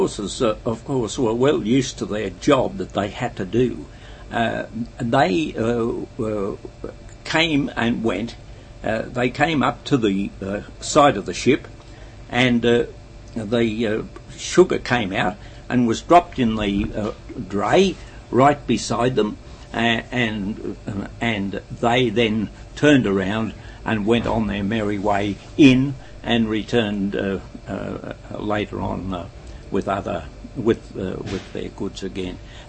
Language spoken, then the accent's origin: English; Ralston, New South Wales, Australia; born there; I was born in Ralston, New South Wales in 1919.